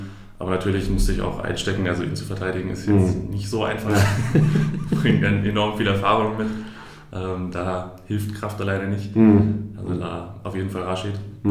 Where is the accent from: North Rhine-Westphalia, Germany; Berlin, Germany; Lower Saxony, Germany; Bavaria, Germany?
Lower Saxony, Germany; Oldenburg; Und dann bin ich durch Zufall durch so eine Schul-AG, ein Event bei uns in Oldenburg an der Schule, so eine Mini-Trainer-Offensive, glaube ich, heißt